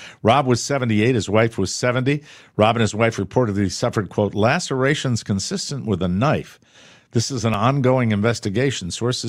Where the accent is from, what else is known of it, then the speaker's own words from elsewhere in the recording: United States; because I'm an American and I'm curious